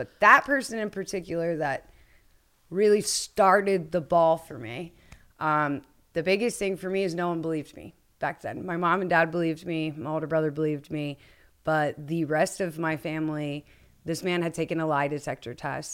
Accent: Atlanta, Georgia, United States; also born or lived in Franklin, Tennessee; About 30 minutes north of Atlanta is where I came from.

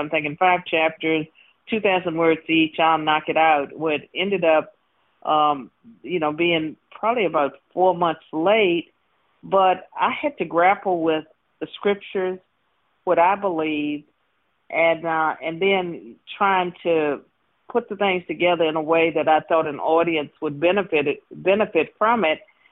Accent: Virginia, United States; I was born and raised in Virginia. Virginia has always had its racial struggles and racial challenges.

